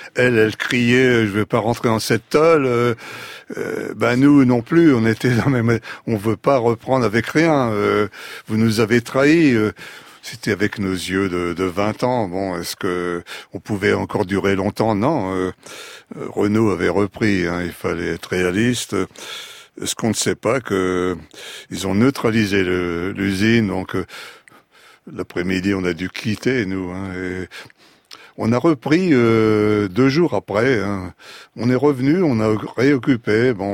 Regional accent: Hauts-de-France, France; accent: Picard; Donc pour un provincial, ça a été difficile de découvrir le métro, d'abandonner mon accent picard.

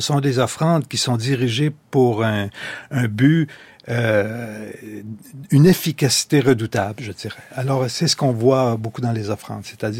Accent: Quebec, Canada; Moi, je suis un bon Québécois

